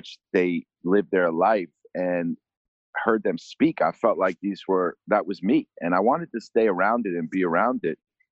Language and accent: English; New York, United States; this kind of fast-paced, exciting life that growing up in New York, I was exposed